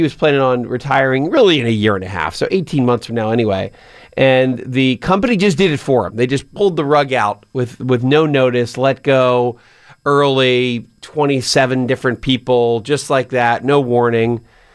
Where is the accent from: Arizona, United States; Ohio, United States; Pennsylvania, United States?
Pennsylvania, United States; Pennsylvania, my home state, and then North Carolina, my alma mater state.